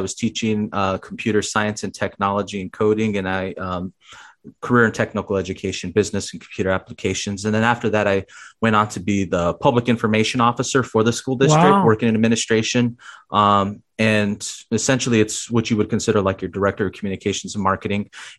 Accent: Phoenix, Arizona, United States; I'm originally from South Phoenix, Arizona, born and raised in Phoenix. And I moved out to Pinal County. It's going on 7 years now.

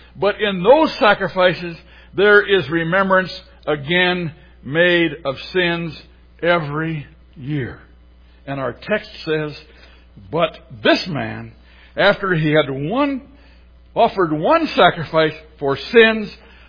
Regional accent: Midwest, United States; I'm from the Midwest, land of the smooth forehead. We aren't too emotional.

